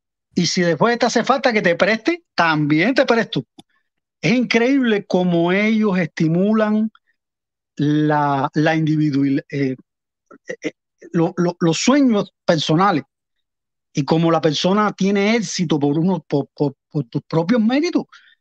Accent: Cuba; moved away; Y porque salí de Cuba. En Cuba yo nada más tuve dos bicicletas.

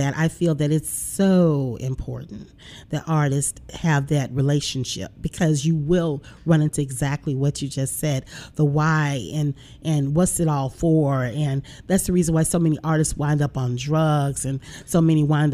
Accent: the South, United States; of course, I'm from the South.

